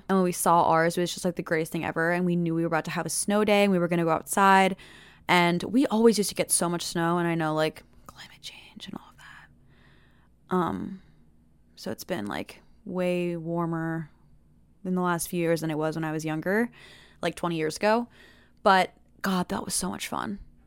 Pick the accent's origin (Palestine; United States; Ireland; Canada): United States; Pennsylvania; I'm from Pennsylvania, so it's cold and we would always get snow.